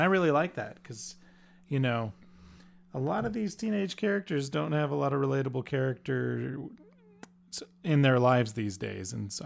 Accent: United States; born there; I was born in America, and as a red-blooded American, I say, nay, arranged marriages, no way, freedom first.

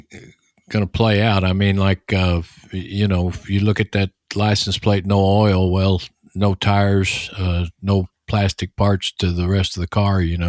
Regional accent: Texas, United States; accent: Texas; With my Texas accent, is that a good Irish name?

